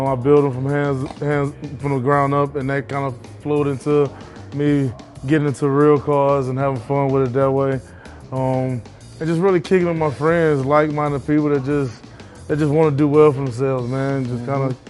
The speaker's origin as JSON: {"language": "English", "region": "Alabama", "country": "United States", "tie": "born or raised there", "also_born_or_lived": "Tampa", "said": "I'm originally from Tampa, Florida. I was born in Tampa, Florida. I grew up in Alabama with my grandparents."}